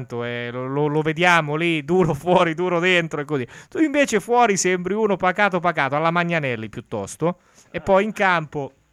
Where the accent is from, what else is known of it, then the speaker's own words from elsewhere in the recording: Montefano, Marche, Italy; Salve, io sono di Montefano